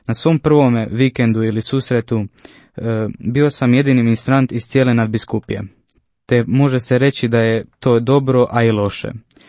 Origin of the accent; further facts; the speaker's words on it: Zadar, Zadar County, Croatia; Dolazim iz Zadra i župe Uznesenja Blažene Djevice Marije na Belafuži.